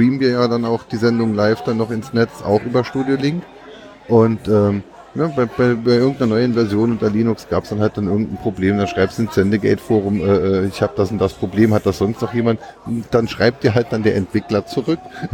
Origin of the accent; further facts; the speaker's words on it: Saarland, Germany; Ich weiß noch, bei uns im Saarland gab es ja früher dann halt auch einen Privatsender, SaarTV.